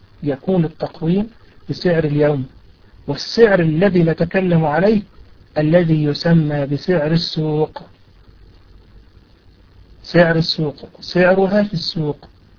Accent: Egypt; زي ما بيحصل عندنا في مصر، الجنيه في خلال سنة ممكن يفقد ثلث قيمته

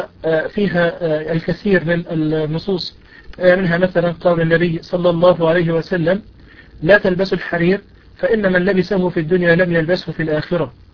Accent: Egypt; البناطيل القصيرة اللي بيسموها عندنا في مصر البنتكور

